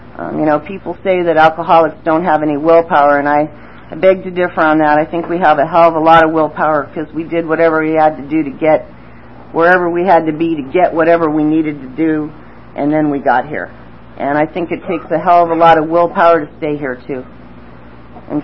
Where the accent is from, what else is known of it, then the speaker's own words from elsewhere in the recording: Rochester, New York, United States; born there; I was born in New York, Rochester, New York, upstate. I was adopted at 3 months old into an Irish Catholic family, and I'm Italian, and something else too.